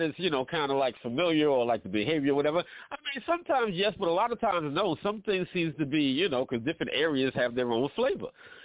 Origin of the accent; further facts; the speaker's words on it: New York, United States; now in Atlanta, United States; Transplanted. I'm New Yorker down in ATL right now.